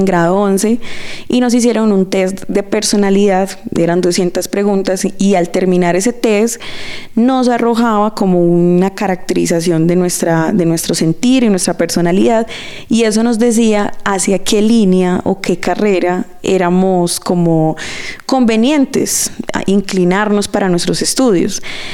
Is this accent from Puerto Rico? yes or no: no; Pereira, Risaralda, Colombia; vengo de la ciudad de Pereira, nací allí, allí he vivido toda mi vida, mis 31 años